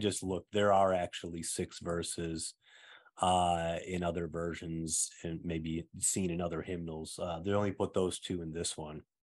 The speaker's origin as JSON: {"language": "English", "town": "Saginaw", "region": "Michigan", "country": "United States", "tie": "born or raised there", "said": "which was in my hometown of Saginaw, Michigan."}